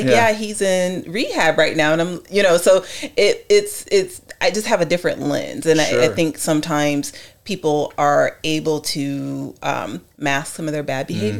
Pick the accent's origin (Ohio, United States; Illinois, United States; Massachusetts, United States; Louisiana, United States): Ohio, United States; I'm from Ohio. Okay. I'm from Ohio. So I'm a Midwest. Yes. California transplant.